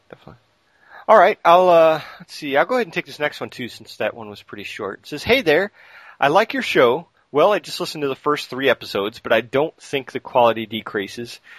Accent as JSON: {"language": "English", "region": "Great Lakes", "country": "United States", "tie": "born or raised there", "said": "You know, I grew up near the Great Lakes, and as far as the altitude, it's pretty low."}